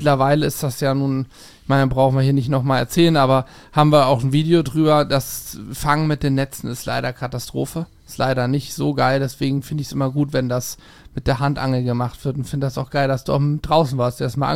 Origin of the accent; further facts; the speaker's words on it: Germany; Ich war noch nirgendwo, wo es rohes Hackfleisch gab, so außer bei uns in Deutschland. Hier ist es irgendwie ganz normal.